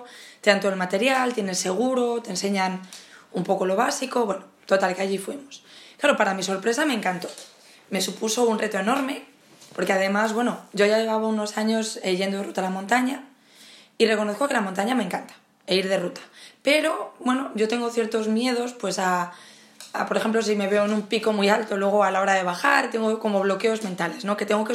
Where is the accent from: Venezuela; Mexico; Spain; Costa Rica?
Spain; León, Castile and León; Yo soy de León y allí pues tienen estas actividades que llaman de ocio alternativo.